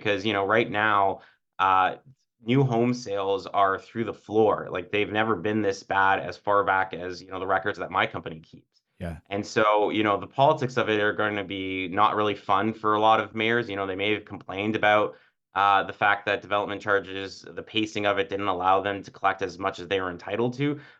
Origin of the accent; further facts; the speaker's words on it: Toronto, Ontario, Canada; there's a lot of folks that I grew up with in Toronto